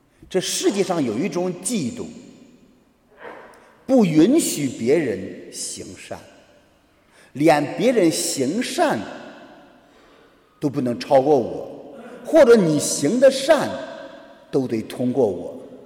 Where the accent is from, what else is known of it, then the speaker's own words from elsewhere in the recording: China; 我们中国人有一句话说，非我族类，其心必异